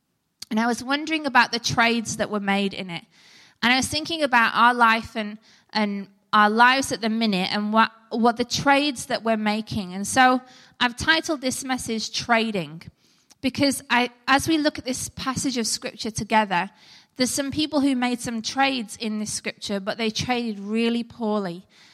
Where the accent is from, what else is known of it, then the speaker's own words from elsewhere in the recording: United Kingdom; now in Australia; You may guess from my accent, I am not a native Aussie, although this is our adopted homeland and we love it. From the moment that we set our feet on Australian soil, we felt like we were home.